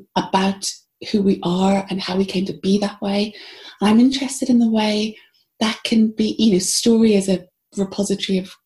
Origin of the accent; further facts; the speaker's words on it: Belfast, Northern Ireland, United Kingdom; it took me a while to trust that the stories I had to tell of growing up in Belfast at that time were worthy of being told